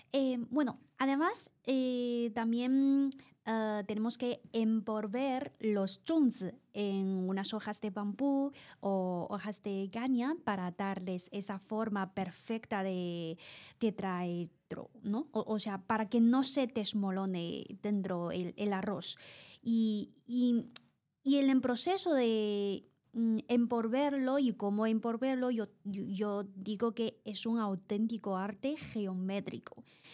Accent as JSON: {"language": "Spanish", "region": "South China", "country": "China", "said": "en el sur, yo soy de sur de China"}